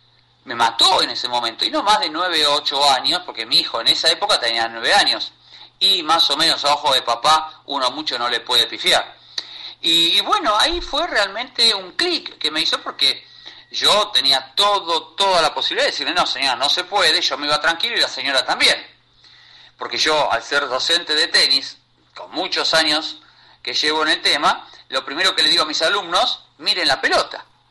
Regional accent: Argentina; de Argentina, profesor

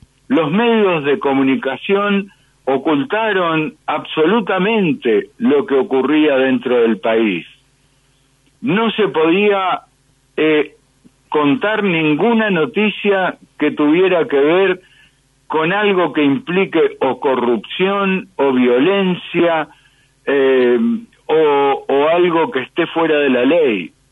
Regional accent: Argentina; me preguntó a mí, como argentino

